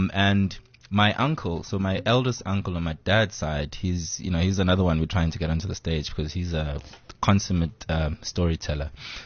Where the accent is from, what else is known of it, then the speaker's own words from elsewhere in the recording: Eastern Cape, South Africa; my father's family is quite big, but they were all in Gauteng, and we grew up in the Eastern Cape.